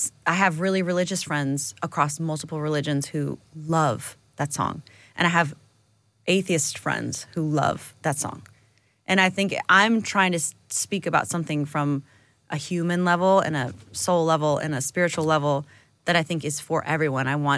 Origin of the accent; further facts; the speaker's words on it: United States; I'm going to speak for as an American, I guess, that we developed genres for recorded music while we were a segregated country.